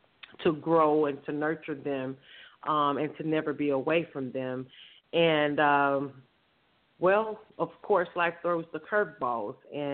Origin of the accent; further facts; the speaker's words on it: Mississippi, United States; I'm originally from Mississippi, born and raised there. Came from a single family home.